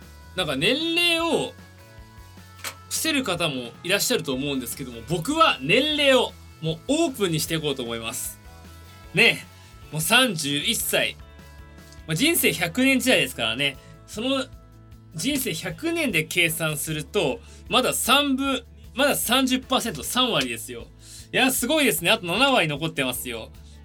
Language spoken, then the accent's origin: Japanese; Tokyo, Japan; 東京と生まれで東京育ちです。